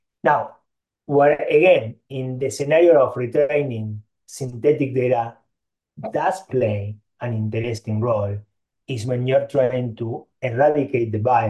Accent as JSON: {"language": "English", "country": "Argentina", "tie": "born or raised there", "first_language": "Yiddish", "second_language": "English", "moved": "as an adult", "lives_now": "United States", "said": "So I grew up in Argentina. And I moved to the States when I was 18 to come to school. And so my first language was actually Yiddish, because at home we spoke Yiddish."}